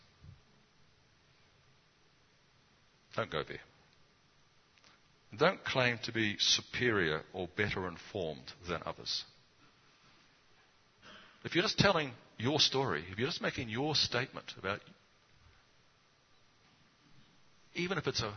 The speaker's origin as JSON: {"language": "English", "country": "New Zealand", "said": "People ask me often why I came to Benevolence, especially when they know I came from New Zealand."}